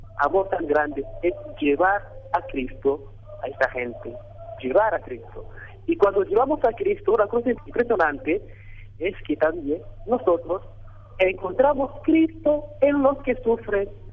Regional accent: Rwanda; Yo vengo de Ruanda. Ruanda es un país donde hubo genocidio el año 94. Murieron más de 1 millón de personas en 3 meses. Yo estaba destruido. Era muy pequeño, muy niño.

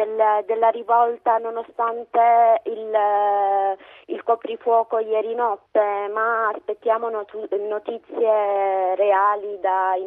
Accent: Tunisia; now in Italy; tornare in Tunisia per condividere questo momento storico. Per me, io avrei anche voglia di essere lì nel mio paese.

